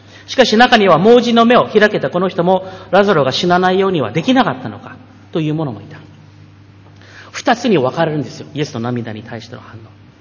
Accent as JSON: {"language": "Japanese", "country": "United States", "tie": "born or raised there", "second_language": "Japanese", "lives_now": "Japan", "said": "私はアメリカで育ちながら強烈にこれが教育されました。"}